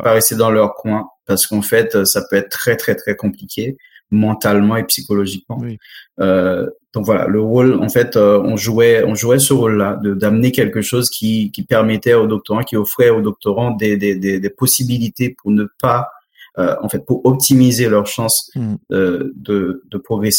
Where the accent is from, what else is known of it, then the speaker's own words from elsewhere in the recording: Haiti; now in France; c'était de lancer un laboratoire de recherche scientifique dans mon pays d'origine, Haïti